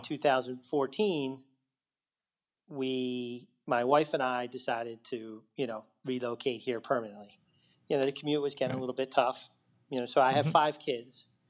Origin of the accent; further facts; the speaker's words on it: Washington Township, New Jersey, United States; I'm originally from Washington Township, New Jersey, which is South Jersey, okay. 20 minutes outside of Philadelphia.